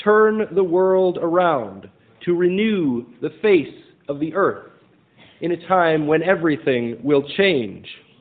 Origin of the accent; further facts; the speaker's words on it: Minneapolis, Minnesota, United States; So, I'm from Minneapolis. That's where that song's from.